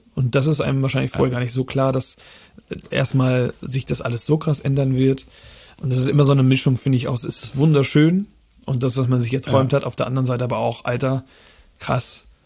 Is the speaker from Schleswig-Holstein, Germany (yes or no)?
yes; Flensburg, Schleswig-Holstein, Germany; Ich komme ja aus dem Raum Flensburg eher. Und ich habe zu dem Zeitpunkt, als ich meine Frau kennengelernt habe, in Hamburg gewohnt, also auf der Reeperbahn, direkt hinter der Davidswache